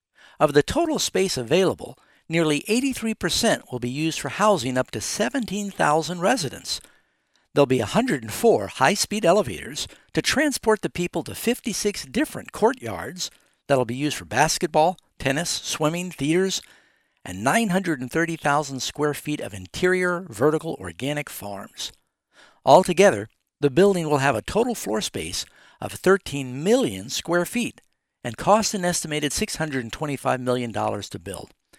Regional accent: New York City, New York, United States; I mean, I grew up in New York City and went to the Empire State Building.

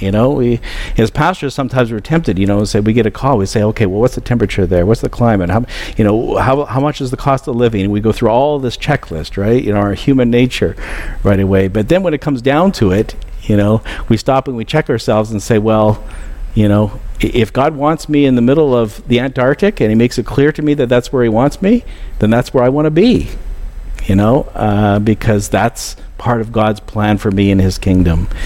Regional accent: Kelowna, British Columbia, Canada; I was brought up in the California of Canada. And so when people would come and visit my hometown, you know, different church members, they'd meet up with me in Kelowna, BC, and they'd say, "You used to live here? Why did you ever leave?"

